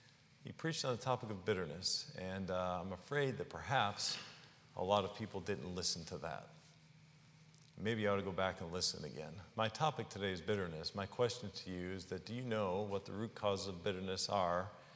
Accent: Dyer, Indiana, United States; But I can remember being a young boy, and I grew up in Dyer, Indiana. My grandfather had a farm there, 5 acres there.

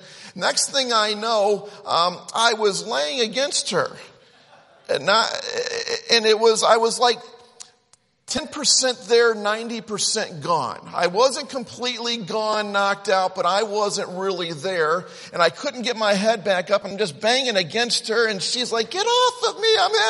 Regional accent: Ohio, United States; I grew up outside Cleveland, Ohio, about 45, 50 minutes from Cedar Point.

